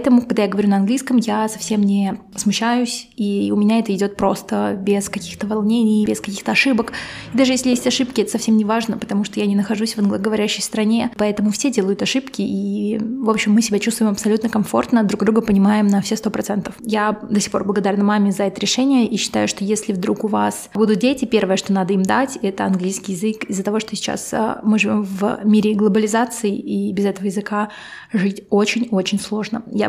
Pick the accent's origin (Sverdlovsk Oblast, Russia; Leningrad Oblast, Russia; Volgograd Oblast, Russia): Volgograd Oblast, Russia; Volgograd; also born or lived in Moscow; как хорошо было в Москве или в Волгограде, откуда я родом.